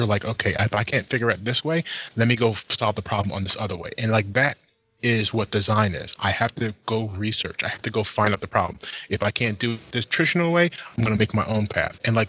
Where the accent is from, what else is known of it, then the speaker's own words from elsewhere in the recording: New Jersey, United States; And I attribute a lot of that to me growing up in Jersey.